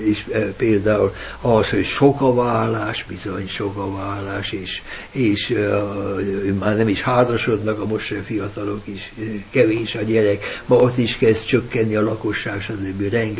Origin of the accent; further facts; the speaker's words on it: Hungary; now in Japan; ez nem azt jelenti, hogy a magyar szívemet feladtam, ez nem is követeti meg tőle a japánok.